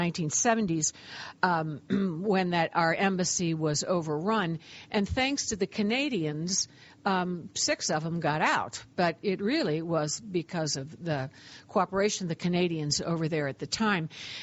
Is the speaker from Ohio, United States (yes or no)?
yes; Cincinnati, Ohio, United States; grew up as a middle child in a very middle-class family in middle America, right smack in Ohio. I'm born and raised in Cincinnati